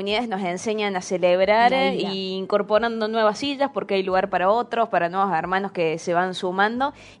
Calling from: Concepción del Uruguay, Entre Ríos, Argentina; soy Concepción de Uruguay y los escucho siempre.

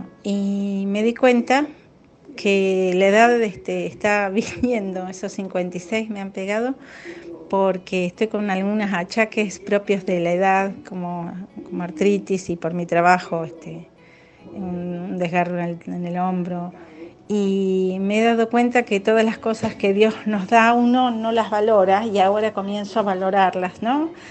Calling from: Mar del Plata, Buenos Aires Province, Argentina; de Mar del Plata.

